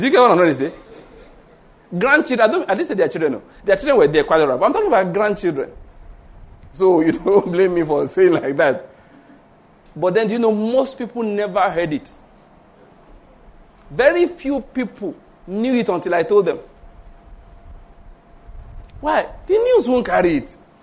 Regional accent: Western Nigeria, Nigeria; now in Enugu, Nigeria; I'm from, naturally speaking, I'm from Western Nigeria.

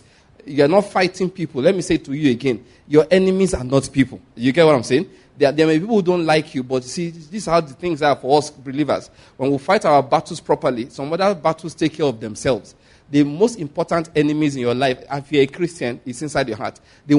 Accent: Nigeria; I'm always talking about Nigeria because I'm a Nigerian.

